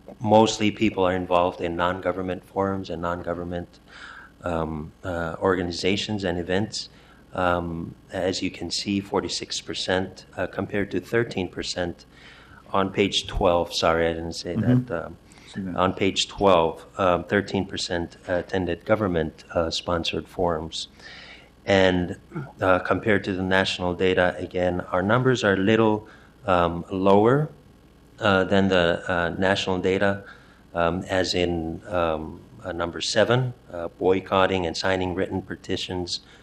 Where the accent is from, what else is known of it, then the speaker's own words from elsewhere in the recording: Chuuk, Micronesia; I am from Chuuk, from the islands of Micronesia, the Pacific Islander community.